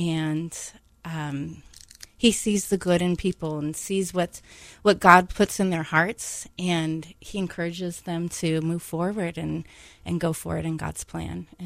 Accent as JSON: {"language": "English", "town": "San Clemente", "region": "California", "country": "United States", "tie": "born or raised there", "said": "I grew up in San Clemente, California. It's a small little beach town."}